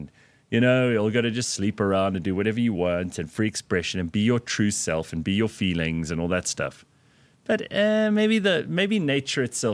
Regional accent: South Africa; One of the things I love about being South African, I'm so happy. Biltong.

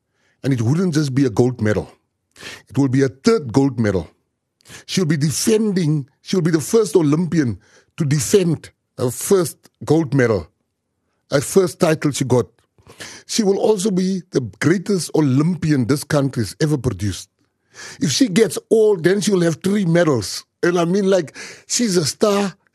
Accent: South Africa; South African, being a South African is a feeling.

